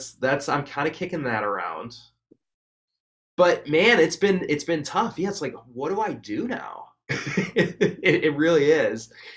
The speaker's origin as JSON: {"language": "English", "region": "Wisconsin", "country": "United States", "said": "I mean, I was from Wisconsin too."}